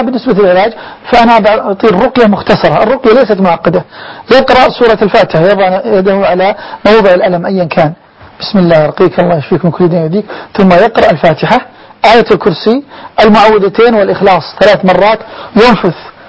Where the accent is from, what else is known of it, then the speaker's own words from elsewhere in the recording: Saudi Arabia; كثير من الأطباء عندنا في السعودية